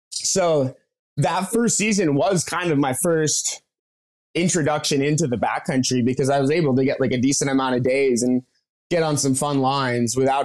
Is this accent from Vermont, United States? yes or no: yes; Vermont, United States; you know, yeah, definitely just like hardened you as a rider growing up in the East Coast. I feel like, you know, totally, to the cold as well. It's freezing up there in Vermont